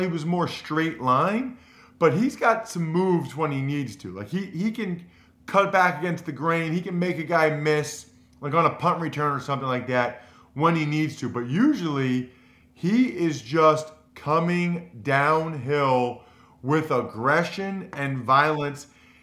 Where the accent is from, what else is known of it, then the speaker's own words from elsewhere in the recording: Reading, Pennsylvania, United States; He is from my hometown of Reading, Pennsylvania.